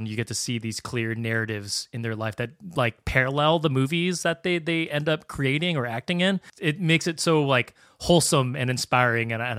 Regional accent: United States; Being Filipino-American, I absolutely loved like all the visuals I got to see. It reminded me of so many things whenever I've gotten to travel back home to the Philippines.

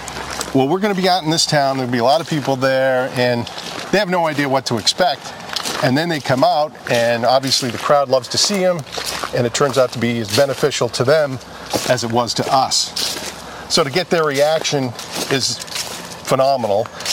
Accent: Boston, Massachusetts, United States; And growing up in Boston, I mean, what a treat.

